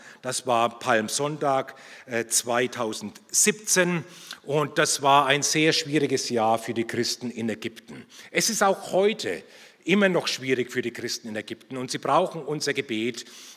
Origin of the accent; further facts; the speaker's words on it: Bavaria, Germany; Ich komme mal aus Bayern, da werden Brotzeiten eingepackt.